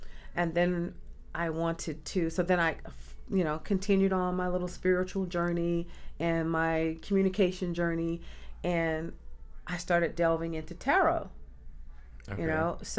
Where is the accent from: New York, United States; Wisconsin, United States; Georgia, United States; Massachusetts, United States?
Georgia, United States; Atlanta; also born or lived in Trenton, New Jersey; So I'm from Trenton, New Jersey. It's where I was born, but I was raised here in Atlanta.